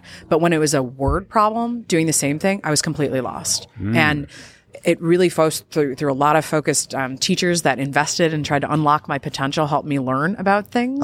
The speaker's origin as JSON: {"language": "English", "region": "Iowa", "country": "United States", "said": "I'm originally from Iowa. Not a lot to do there all the time."}